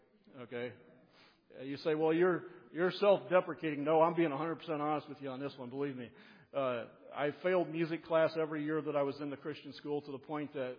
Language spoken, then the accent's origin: English; Indiana, United States; well, you know, I'm from Northern Indiana, so I'm going to go buy a Cubs game.